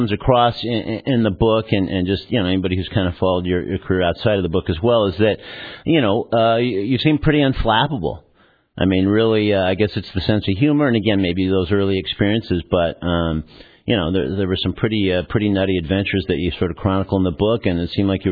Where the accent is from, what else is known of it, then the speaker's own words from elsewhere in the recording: Newport Beach, California, United States; now in Tampa, United States; you make references to growing up in Newport Beach, where I grew up, living in Costa Mesa, where I lived, then spending some years in Tampa, where I'm speaking with you from now.